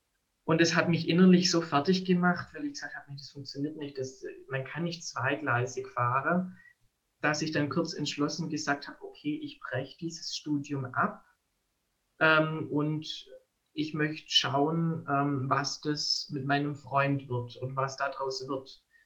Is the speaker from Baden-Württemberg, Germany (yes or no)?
yes; Baden-Württemberg, Germany